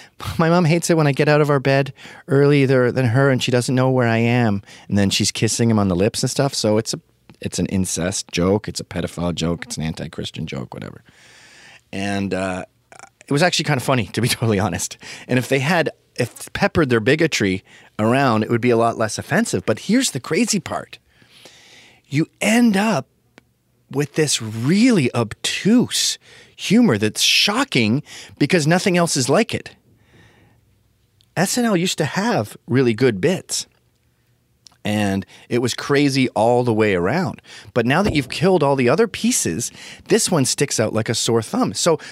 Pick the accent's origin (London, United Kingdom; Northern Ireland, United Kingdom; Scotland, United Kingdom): Scotland, United Kingdom; Billy Connolly was big at our house because we're Scottish.